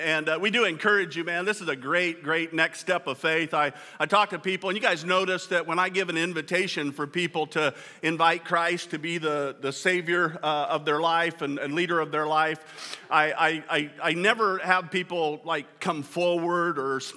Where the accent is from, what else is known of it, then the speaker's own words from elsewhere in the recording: Kearney, United States; I grew up in Kearney. And my dad served as pastor there for all of my childhood